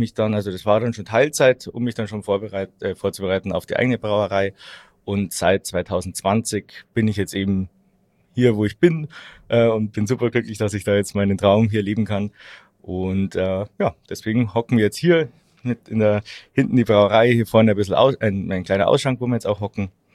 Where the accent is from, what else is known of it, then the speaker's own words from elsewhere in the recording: Ingolstadt, Bavaria, Germany; now in Munich, Germany; dann komme ich mal ein bisschen aus Ingolstadt raus, dann brauche ich mir nicht anhören, dass ich ja immer bloß in dem behutsamen Ingolstadt war.